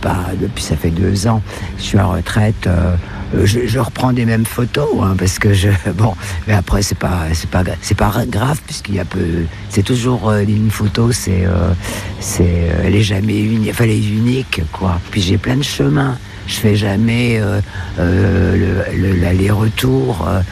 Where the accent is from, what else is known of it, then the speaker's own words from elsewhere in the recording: Nancy, Grand Est, France; moi je suis pas, j'étais de Nancy, mais bon, c'est mieux ici